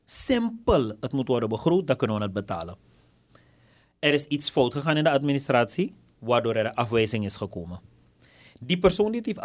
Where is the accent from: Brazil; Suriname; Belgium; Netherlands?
Suriname; En wij als Surinamers, ik denk dat we veel van elkaar horen.